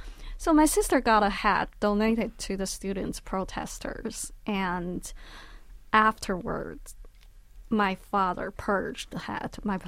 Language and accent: English; China; first language Chinese; English is a second language; I grew up in Chinese, and in China we rarely use I.